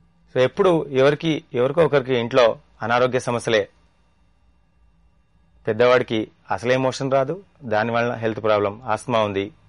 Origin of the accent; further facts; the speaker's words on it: Warangal, Telangana, India; also born or lived in Dharmapuri; now in Hyderabad, India; నేను పుట్టింది Dharmapuri, Karimnagar district, Andhra Pradesh, India. పెరిగింది వరంగల్. మా నాన్నగారు అక్కడ పోలీస్ డిపార్ట్మెంట్లో జాబ్ చేసేవారు. గత 15 నుంచి నేను హైదరాబాద్లో ఉంటున్నాను.